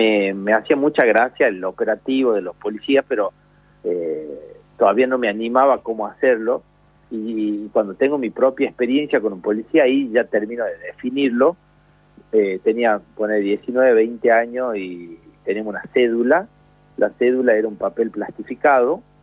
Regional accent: Famaillá, Tucumán, Argentina; Famaillá se llama.

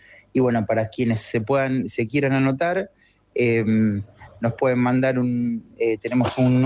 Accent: San Andrés de Giles, Buenos Aires Province, Argentina; Somos de San Andrés de Giles y hace 3 años que hacemos carrera de bicicleta a beneficio de distintas instituciones.

